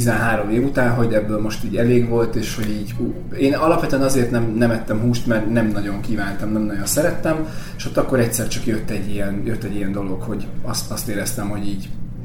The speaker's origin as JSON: {"language": "Hungarian", "town": "Salgótarján", "region": "Nógrád", "country": "Hungary", "tie": "born or raised there", "also_born_or_lived": "Pásztó", "said": "Én Pásztón születtem, 3 éves koromtól Salgótarjánban éltünk."}